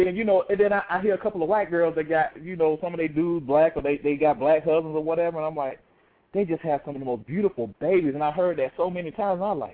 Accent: United States; Because we grew up in Bay County, so you know

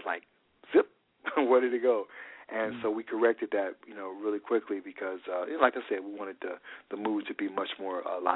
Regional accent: Chicago, Illinois, United States; born there; I mean, I was born in Chicago

